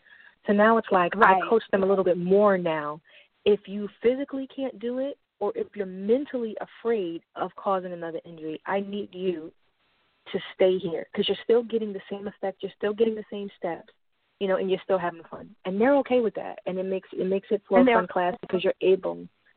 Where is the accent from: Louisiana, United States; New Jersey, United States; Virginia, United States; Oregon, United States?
New Jersey, United States; Willingboro; And then in my hometown of Willingboro, Garfield East School brought me